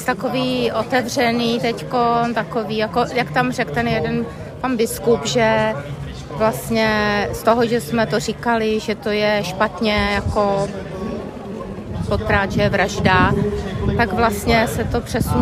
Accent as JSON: {"language": "Czech", "region": "Prague", "country": "Czechia", "said": "Já jsem tady z Prahy"}